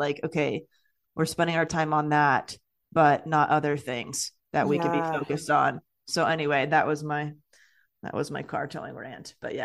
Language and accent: English; California, United States; I grew up in California and I have never heard this ever.